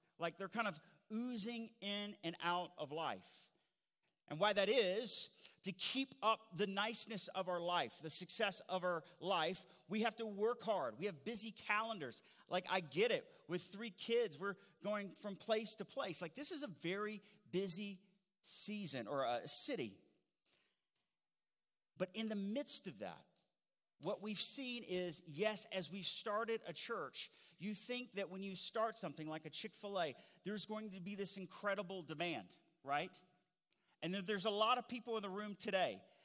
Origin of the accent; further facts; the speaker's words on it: Alabama, United States; I am from Alabama, and my wife is from Kentucky. Anybody, Alabamians? Anybody? Roll Tide, baby.